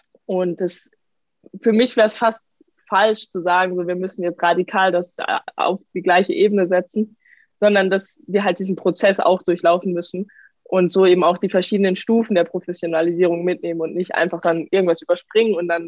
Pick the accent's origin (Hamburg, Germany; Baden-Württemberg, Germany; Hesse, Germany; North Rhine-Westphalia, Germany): Baden-Württemberg, Germany; Karlsruhe; ich komme aus Karlsruhe und das sind so 2,5-3 Stunden Fahrt nach München.